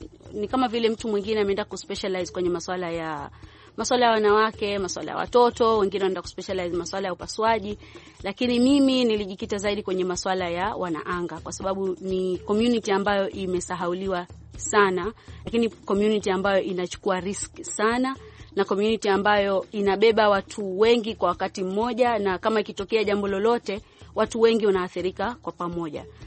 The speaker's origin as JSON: {"language": "Swahili", "region": "Zanzibar", "country": "Tanzania", "lives_now": "United States", "said": "Mimi ni Mzanzibari"}